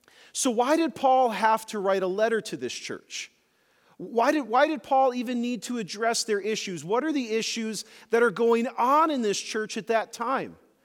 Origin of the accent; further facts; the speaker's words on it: Oshkosh, Wisconsin, United States; born there; Now, I was born in Oshkosh, so I can say things like this.